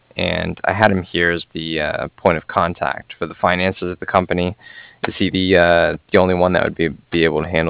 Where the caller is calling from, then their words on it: Cardiff, Wales, United Kingdom; I was calling from Cardiff